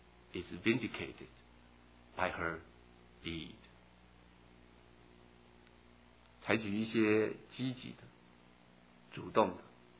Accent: Taiwan; 我们台湾人说厚道哈

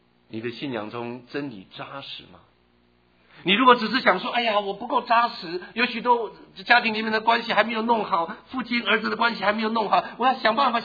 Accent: Taiwan; 我们台湾人说厚道哈

